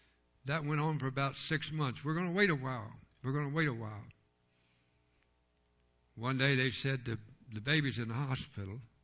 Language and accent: English; Kentucky, United States; now in Ohio, United States; I was a Briarhopper. I came over from Kentucky. The Ohio people called us Kentuckians who transferred up to Ohio, called us Briarhoppers.